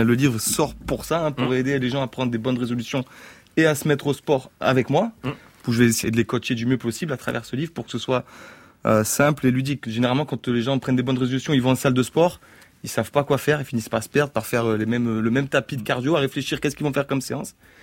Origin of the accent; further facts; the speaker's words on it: Antibes, Provence-Alpes-Côte d'Azur, France; accent: southern; Ah, je viens... Je viens de la Côte d'Azur.